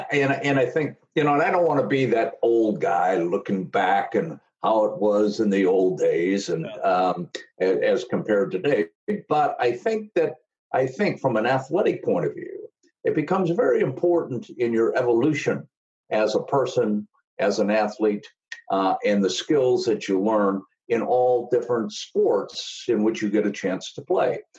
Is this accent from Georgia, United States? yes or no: no; Appleton, Wisconsin, United States; what took place back in the 50s as I was growing up in Appleton, Wisconsin.